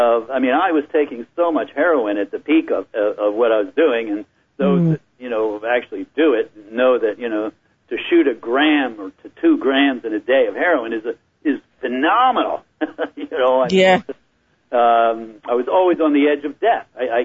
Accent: East Coast, United States; Well, I mean, I don't think it was that much different than many other, young kids growing up on the East Coast

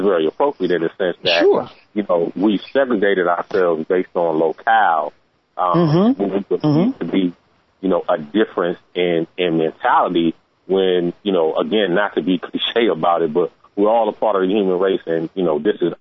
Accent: Maryland, United States; I'm from the Maryland, D.C. area.

